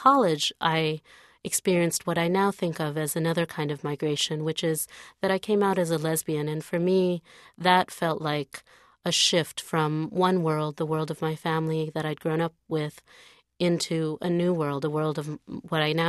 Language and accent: English; Michigan, United States; also born or lived in San Francisco / New Zealand; Well, I was born in San Francisco. I lived in San Francisco for about 6 months, and then we moved to New Zealand. And then when I was seven, we moved back to the United States. And by the time we landed in Michigan